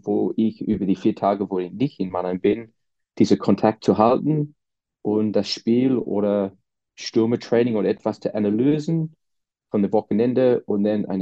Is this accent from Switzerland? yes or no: no; Sydney, New South Wales, Australia; German is a second language; now in Austria; Ich bin 46 Jahre alt. Ich komme aus Australien, aus Sydney. Und über lange Zeit ich wohne jetzt in Österreich, aber ich arbeite täglich bei der Mannheim Hockey Club in Mannheim seit 2008.